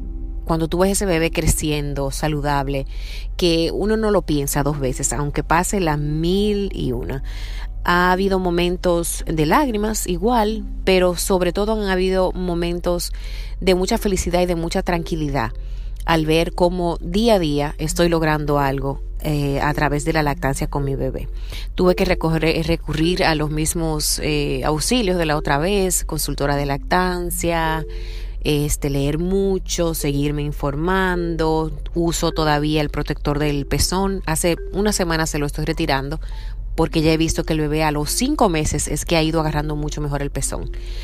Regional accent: Dominican Republic; now in Seattle, United States; Soy dominicana y vivo en Seattle

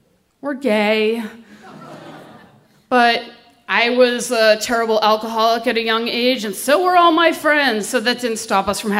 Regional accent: Boston, Massachusetts, United States; because I grew up in Boston.

